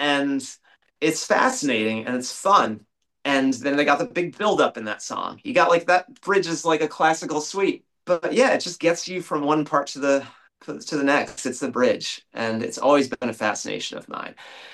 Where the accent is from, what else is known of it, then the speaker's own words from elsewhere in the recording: New York, United States; now in New Jersey, United States; kind of a celebration of me living in Jersey for 20 years and deciding to call Jersey home, because I was originally from New York.